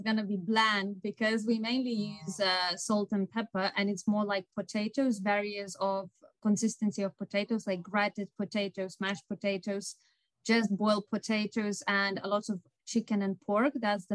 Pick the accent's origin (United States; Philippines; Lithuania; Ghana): Lithuania; I was born and raised there, yeah.